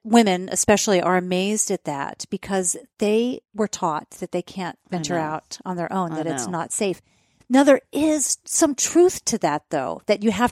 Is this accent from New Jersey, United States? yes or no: yes; New Jersey, United States; I grew up in New Jersey, and the water was so chlorinated.